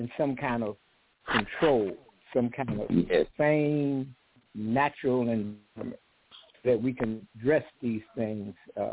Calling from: Chicago, Illinois, United States; I'm calling from Chicago.

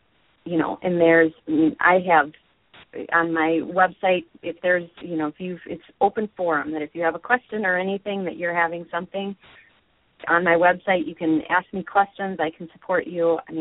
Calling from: Eagan, Minnesota, United States; from Eagan, Minnesota.

